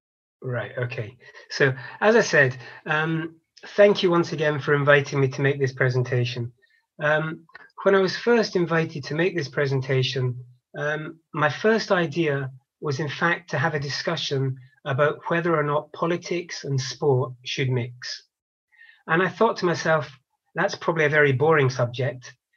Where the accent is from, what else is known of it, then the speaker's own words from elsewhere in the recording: Glasgow, Scotland, United Kingdom; When I was a kid, I was brought up in Glasgow